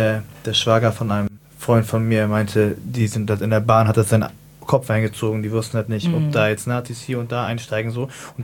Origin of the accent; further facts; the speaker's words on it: Hamburg, Germany; so in den Hamburg, also ich bin ja so in Altona groß geworden